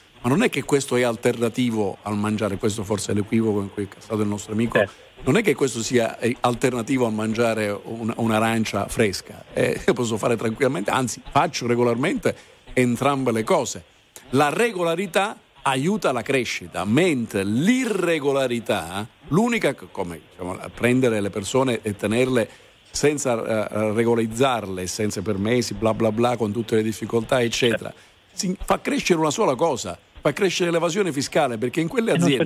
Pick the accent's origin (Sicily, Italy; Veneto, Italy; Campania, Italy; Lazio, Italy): Sicily, Italy; Per esempio, io sono siciliano, noi abbiamo intere aree che producono le arance